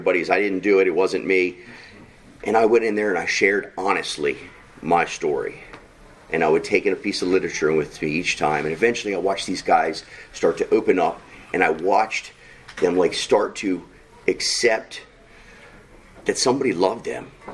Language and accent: English; Northwest, United States; now in Baltimore, United States; I'm from the Northwest area. He brought me down here to Baltimore area.